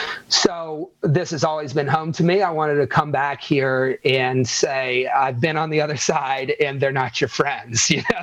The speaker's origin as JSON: {"language": "English", "region": "Ohio Valley", "country": "United States", "tie": "born or raised there", "said": "I mean, I grew up here in the Ohio Valley on a farm."}